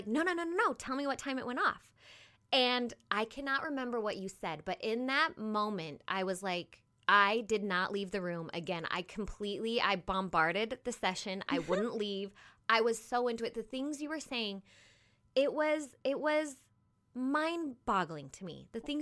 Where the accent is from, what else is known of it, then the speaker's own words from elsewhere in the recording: Utah, United States; I grew up kind of in Utah, and I had the misconception it was bad.